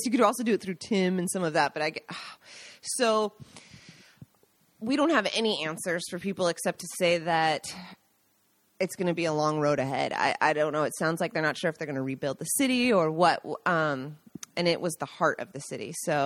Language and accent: English; Seattle, Washington, United States; Yeah, I grew up in Seattle, so it's not the same for me.